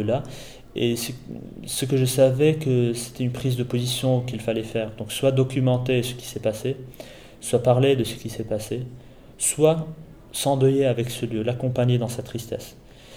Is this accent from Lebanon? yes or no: yes; Lebanon; puisque je viens, je suis libanais, donc je viens de ce contexte-là.